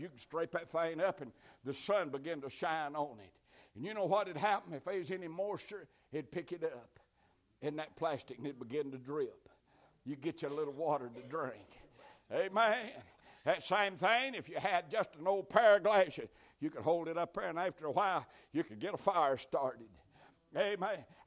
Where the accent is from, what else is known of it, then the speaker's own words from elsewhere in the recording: Tennessee, United States; I was raised up in Tennessee, and when my daddy had TB, and they was 4 of us boys.